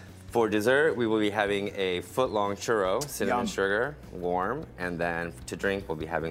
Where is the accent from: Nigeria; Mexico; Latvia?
Mexico; now in United States; growing up in Mexico, Spam was not something we had readily available.